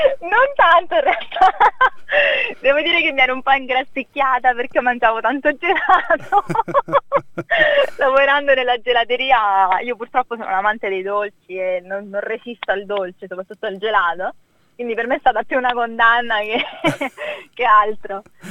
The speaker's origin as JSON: {"language": "Italian", "town": "Rome", "region": "Lazio", "country": "Italy", "moved": "yes", "said": "Poi io vengo da Roma, mi spiace, sono un po' di parte, ma a me manca proprio Roma, a me manca la mia città"}